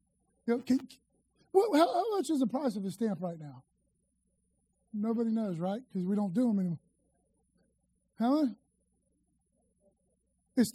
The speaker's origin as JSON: {"language": "English", "region": "Florida", "country": "United States", "said": "I'm an American. I'm a Floridian."}